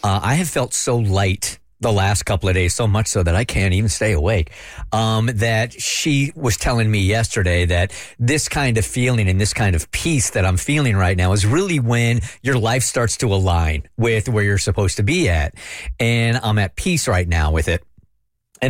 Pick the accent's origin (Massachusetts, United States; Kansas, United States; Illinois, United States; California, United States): California, United States; You know, I'm from California. I believe in all this woo-woo stuff.